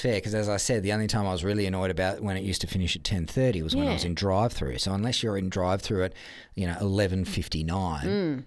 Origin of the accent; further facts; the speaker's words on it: Werribee, Victoria, Australia; Man, growing up in Werribee was different.